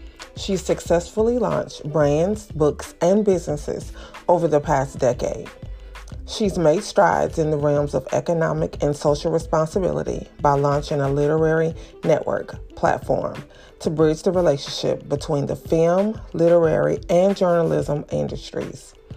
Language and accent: English; Alexandria, Louisiana, United States; And I'm from Louisiana myself. I'm from Alexandria, born and raised, honey.